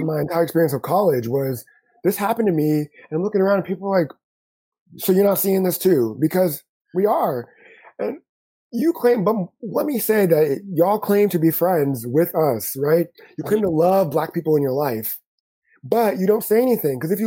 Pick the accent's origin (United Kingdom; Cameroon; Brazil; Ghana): Ghana; now in United States; I am too black for Americans, because American means white. Toni Morrison said it best. I am too American for my own Ghanaian, right? Yeah. And I am too African for black folks. They can tell. They're like, you have an accent, or you behave differently.